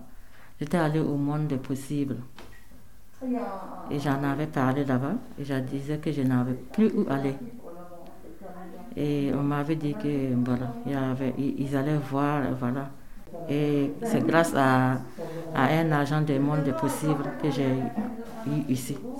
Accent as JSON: {"language": "French", "country": "Burkina Faso", "said": "Je viens du Burkina Faso. Je suis ici il y a plus de 3 ans. Je suis arrivée ici le 15 avril."}